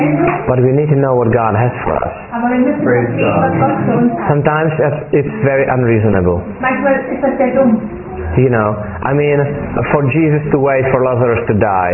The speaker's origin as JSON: {"language": "English", "country": "Czechia", "said": "I'm from the Czech Republic."}